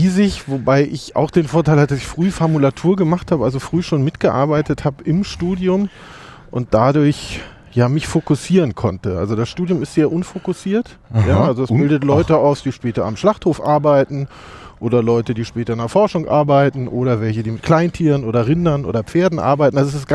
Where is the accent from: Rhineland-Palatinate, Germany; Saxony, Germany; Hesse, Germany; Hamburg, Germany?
Hamburg, Germany; also born or lived in Kiel; Und bin dann groß geworden in Hamburg. Das hat viel geprägt, unter anderem glaube ich auch noch ein bisschen die Sprache.